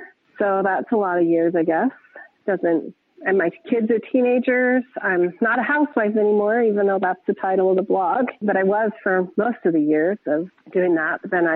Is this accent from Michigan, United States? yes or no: no; Utah, United States; I grew up in Utah, as one might expect, and had a pretty traditional mainstream LDS Mormon upbringing.